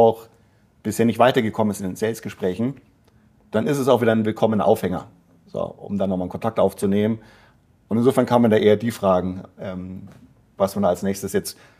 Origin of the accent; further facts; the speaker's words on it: Munich, Bavaria, Germany; born there; also born or lived in London; Also ich sehe mich als Kosmopolit, bin aber in München geboren